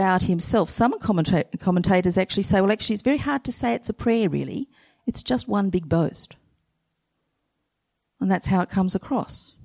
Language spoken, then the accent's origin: English; Brisbane, Queensland, Australia; And I grew up in Brisbane